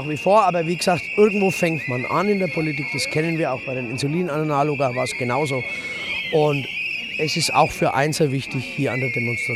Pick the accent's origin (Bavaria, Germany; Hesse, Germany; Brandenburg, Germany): Bavaria, Germany; Ich komme aus Bayern.